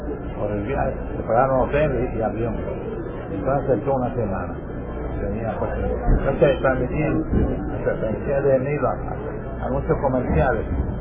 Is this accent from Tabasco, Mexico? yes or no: no; Churubusco, Mexico City, Mexico; yo soy de Churubusco, de México